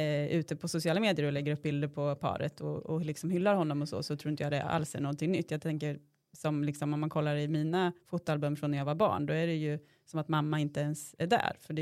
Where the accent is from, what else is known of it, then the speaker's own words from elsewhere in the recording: Kumla, Örebro County, Sweden; Jag är ju från Kumla.